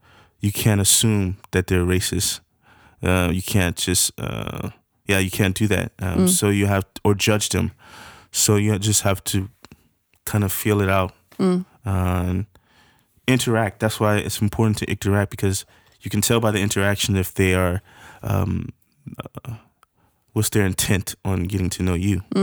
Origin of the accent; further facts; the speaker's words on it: the South, United States; we say sir back home because that's I'm from the South.